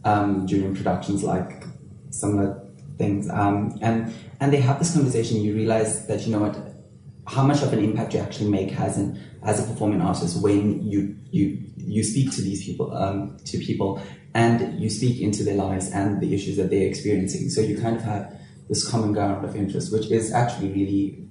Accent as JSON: {"language": "English", "town": "Durban", "region": "KwaZulu-Natal", "country": "South Africa", "tie": "born or raised there", "said": "Durban is a beautiful city. It's amazing. It's really very community-based with, like, culture and religion."}